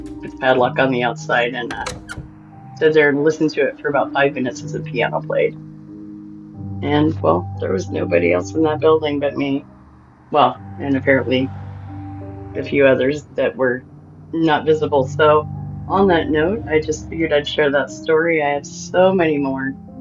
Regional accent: Seward, Alaska, United States; I am from Alaska, and I lived in a little town called Seward. It's right at the bottom, south central, in the middle of the web.

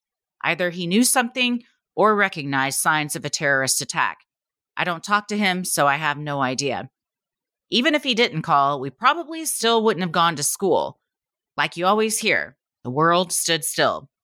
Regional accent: San Diego, California, United States; I was born and raised in San Diego, and growing up there, I've run into some small brushes with true crime.

